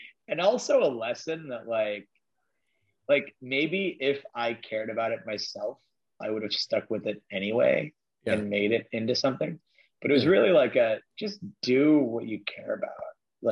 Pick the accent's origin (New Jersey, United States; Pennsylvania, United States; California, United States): Pennsylvania, United States; Pittsburgh; So like I grew up in Pittsburgh and like my aspiration for the longest time was being mayor of Pittsburgh.